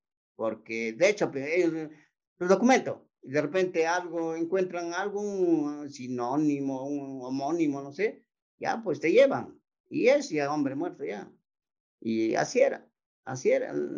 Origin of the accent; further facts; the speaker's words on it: Huamanga, Ayacucho, Peru; casi todo lo que somos huamanguinos, nomás ayacuchanos, huamanguinos más que nada